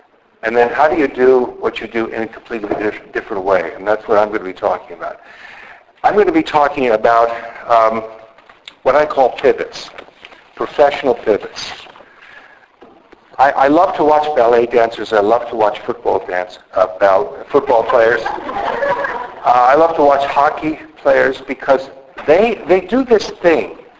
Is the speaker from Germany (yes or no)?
yes; Germany; first language German; English is a second language; Both my parents are German. English is my second language. German was my first language. And as a German, I get an almost erotic satisfaction out of making checklists and then crossing them off.